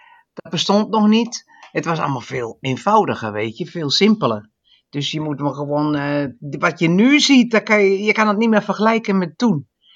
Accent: Overijssel, Netherlands; want wij als Tukkers hadden dus het Songfestival gewonnen.

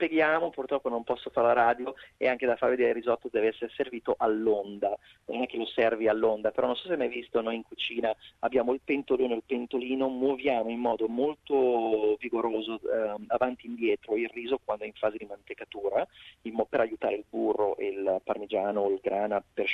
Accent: Milan, Lombardy, Italy; essendo io milanese, chiaramente grana al posto del parmigiano

